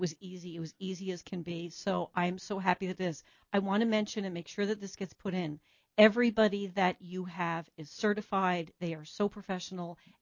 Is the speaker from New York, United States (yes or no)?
no; New Jersey, United States; Today, I am going to talk fast because I am from New Jersey and I can do that.